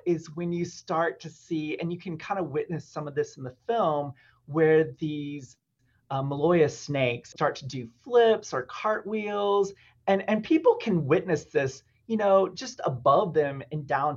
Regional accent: Alabama, United States; I'm originally from Alabama. We were really flat there for the most part.

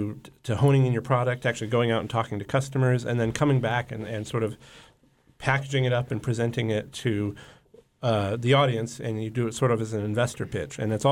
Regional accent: Juneau, Alaska, United States; also born or lived in Bay Area; So I grew up in Juneau, but I recently moved back from the Bay Area

